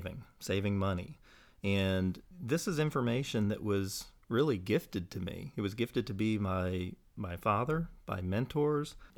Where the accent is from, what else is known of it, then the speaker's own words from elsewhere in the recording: San Francisco, California, United States; also born or lived in Vancouver, Canada / Houston, United States; Well, I'm originally from California, San Francisco. I've lived in Vancouver, Canada, Houston, Texas, and grew up in a very small town most of my life